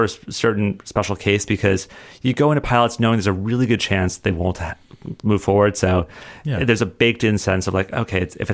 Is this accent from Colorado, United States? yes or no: yes; Colorado, United States; I always remember that growing up in Colorado, I had no sense of what a screenwriter was